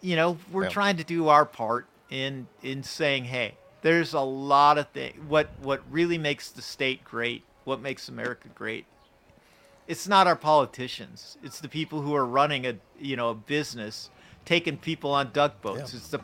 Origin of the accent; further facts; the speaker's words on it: River Falls, Wisconsin, United States; We're going to see that in my hometown of River Falls.